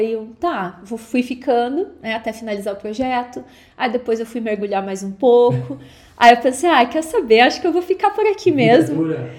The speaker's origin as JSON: {"language": "Portuguese", "region": "South Region", "country": "Brazil", "said": "Eu sou do Sul, então muita gente muda pro Uruguai."}